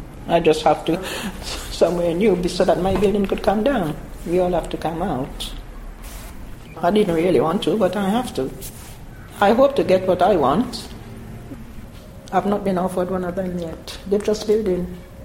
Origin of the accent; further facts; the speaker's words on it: St. Vincent & Grenadines; also born or lived in London; I grew up in the Caribbean, St. Vincent. That's where my mom and dad from.